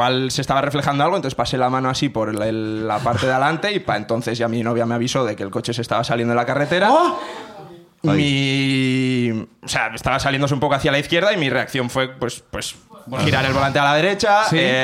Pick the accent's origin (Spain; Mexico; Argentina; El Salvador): Spain; Pamplona, Navarre; Pero ella es de un pueblo de Guipúzcoa y yo soy de Pamplona.